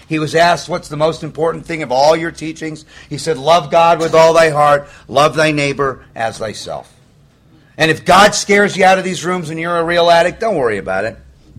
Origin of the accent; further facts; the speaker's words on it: Malibu, California, United States; you know, I grew up in Malibu.